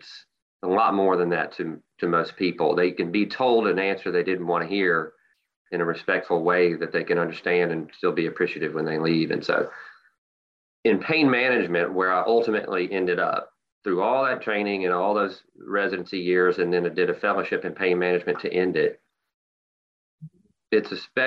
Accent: Mississippi, United States; I had a great upbringing on the Mississippi Gulf Coast, a small town, blue collar town.

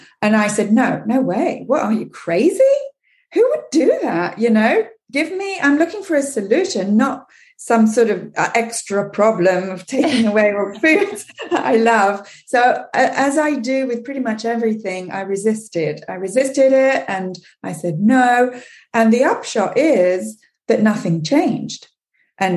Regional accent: England, United Kingdom; I grew up in England

